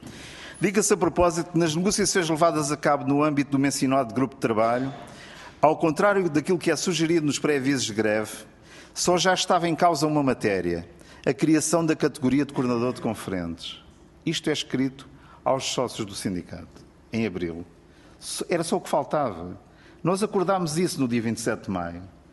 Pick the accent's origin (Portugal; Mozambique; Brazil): Portugal; mas nós somos portugueses e portanto as profissões são conhecidas em português